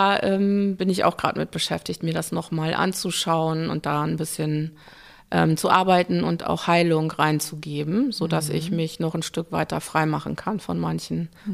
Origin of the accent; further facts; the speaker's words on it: Northern Germany, Germany; man kommt ja jetzt als Norddeutsche jetzt nicht auf die Idee zu sagen, oder norddeutsche Halbholländerin